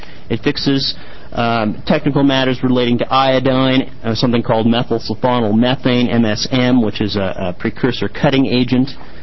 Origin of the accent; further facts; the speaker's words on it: Oregon, United States; You see that little clipping I have from a tent that exploded in South Beach State Park in my hometown here last year.